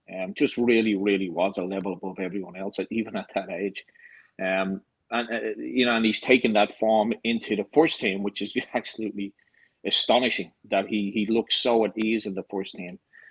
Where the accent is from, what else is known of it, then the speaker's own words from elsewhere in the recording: Ireland; Me as an Irish supporter, I don't want to see it, but you know.